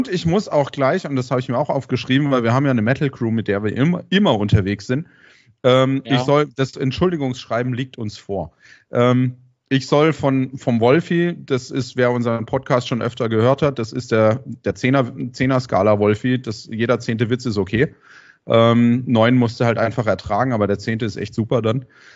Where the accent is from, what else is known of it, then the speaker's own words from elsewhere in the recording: Karlsruhe, Baden-Württemberg, Germany; weil ich bin ja auch Karlsruher, man hört es vielleicht vom Dialekt ein bisschen.